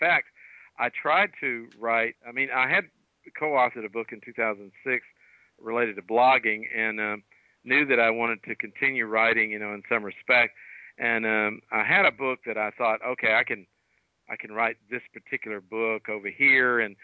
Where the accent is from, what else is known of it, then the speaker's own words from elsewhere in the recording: Hickory, Mississippi, United States; So I'm a small town guy, but I grew up in a little town called Hickory, Mississippi, and that's about as small a town as you can get.